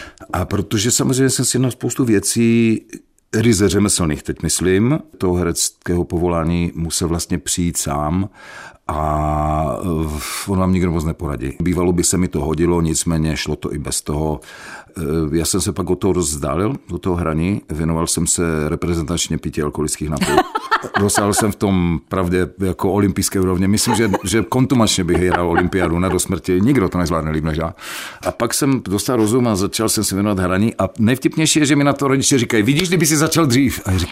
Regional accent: Ostrava, Moravian-Silesian Region, Czechia; Vyrostl jsem na Slezské Ostravě, na Kamenci. Obklopen ještě z jedné strany hornickou kolonií.

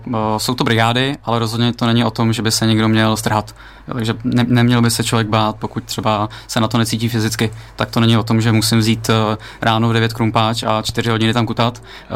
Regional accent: Prague, Czechia; Což tím, že já jsem z Prahy, tak já jsem si tam pěšky došel

